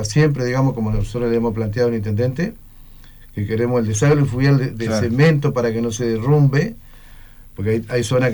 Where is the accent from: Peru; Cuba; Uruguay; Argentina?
Argentina; Paraná, Entre Ríos; yo soy nacido y criado en Bajada Grande